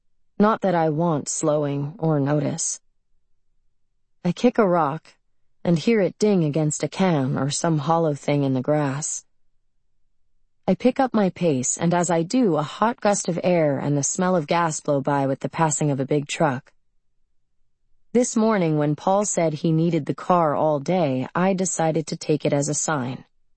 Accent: Moraga, California, United States; I grew up in Moraga, which is a suburb just on the other side of the Oakland Hills, which makes me even more Oakland Hills than the Oakland Hills kids. So I grew up with money, a pool in the backyard

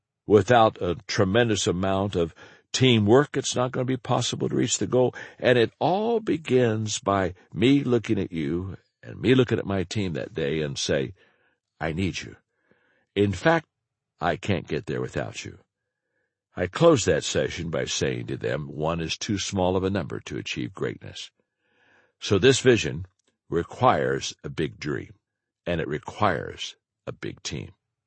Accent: Circleville, Ohio, United States; I grew up in Circleville, Ohio. It was in the middle of the country. The community was almost entirely white, and my family was lower middle class.

